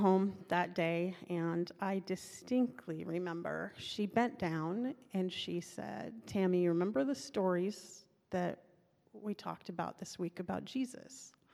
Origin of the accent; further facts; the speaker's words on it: Seattle, Washington, United States; I grew up in Wallingford, which is north of Lake Union.